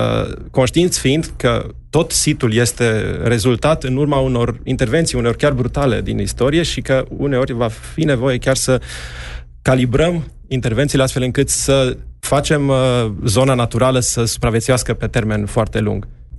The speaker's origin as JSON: {"language": "Romanian", "town": "Cluj-Napoca", "region": "Cluj County", "country": "Romania", "said": "pe lângă faptul că suntem clujeni, chiar dacă eu locuiesc în altă parte, dar rămân clujan"}